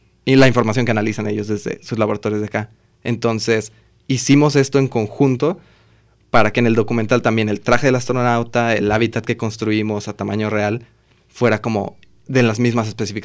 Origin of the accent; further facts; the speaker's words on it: Mexico; sobre todo siendo yo mexicano y estando allá